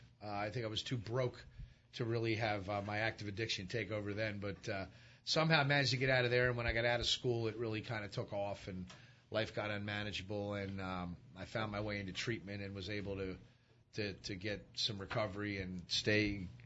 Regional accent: Drexel Hill, Pennsylvania, United States; I grew up in Delaware County, Drexel Hill. Was a Catholic school kid. Lived in Drexel Hill most of my life. My parents moved out to Broomall in 1980. I was 16 years old.

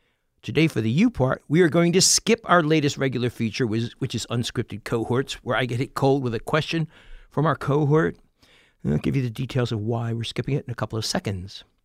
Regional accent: Abington, Pennsylvania, United States; past president of the Professionally Speaking Toastmasters Club in my hometown of Abington.

